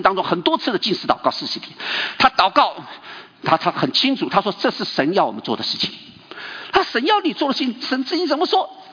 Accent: China; 韩国人很简单啊，不像我们中国人还要什么三菜一汤啊

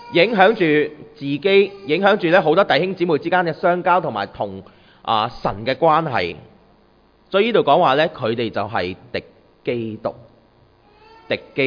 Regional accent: Hong Kong; 我哋嘅故乡，我哋嘅香港

